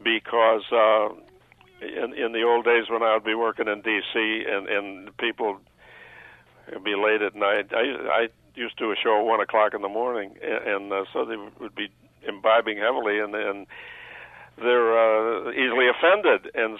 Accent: Buffalo, New York, United States; I'm not sure if they knew I was even from Buffalo.

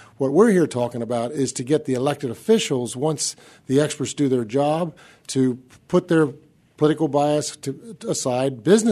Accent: Pennsylvania, United States; moved away as an adult; Many of us came here from other parts of the country. I came from Pennsylvania. I'm here 21 years.

